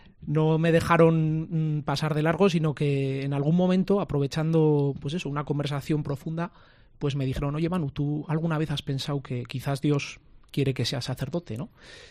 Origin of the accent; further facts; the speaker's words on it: Tafalla, Navarre, Spain; Bueno, pues soy de Tafalla. Tengo 30 años